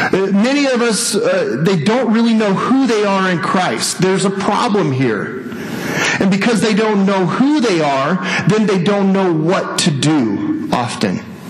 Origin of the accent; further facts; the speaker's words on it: New Mexico, United States; I grew up in New Mexico. There is nobody really to root for in New Mexico.